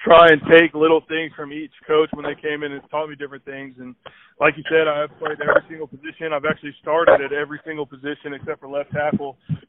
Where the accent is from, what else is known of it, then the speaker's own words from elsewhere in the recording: Florida, United States; So growing up in Florida, honestly, I didn't really play football like that growing up.